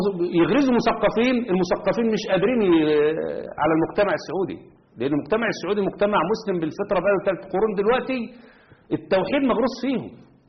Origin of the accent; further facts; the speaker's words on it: Egypt; انا راجل مصري وعايش في مصر